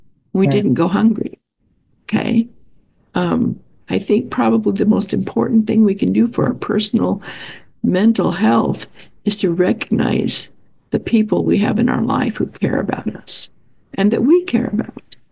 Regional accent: California, United States; And I'm from Southern California, and my husband is from upstate New York, so we're clear across the country from each other.

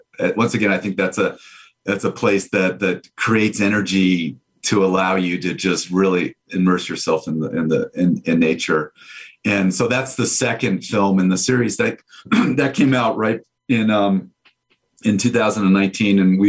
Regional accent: Boulder, Colorado, United States; I grew up in Boulder, Colorado, so that those experiences aren't new to me.

